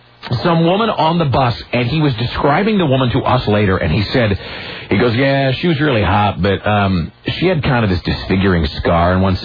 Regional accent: Richland, United States; outside a Bookworm in Richland, and how sad is that? That's like four different layers of lame. I'm in my hometown, 20,000 people, five teeth in the whole crowd

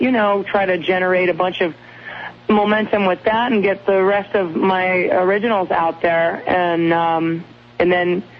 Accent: Southborough, Massachusetts, United States; Yeah, these girls I grew up with in Southborough, Massachusetts.

